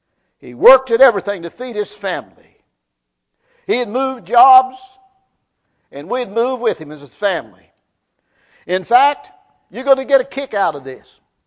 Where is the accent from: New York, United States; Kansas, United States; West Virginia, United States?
West Virginia, United States; You know I was born in West Virginia. You know I come up simple.